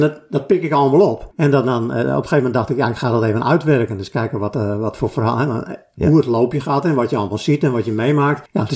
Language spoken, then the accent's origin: Dutch; Friesland, Netherlands; born there; Ja, dat speelt zich eigenlijk grotendeels waar ik geboren ben. Sumaterstraat, in de oude Indische wijk is dat. Bij Cambuurplein in de buurt, die hoek daar.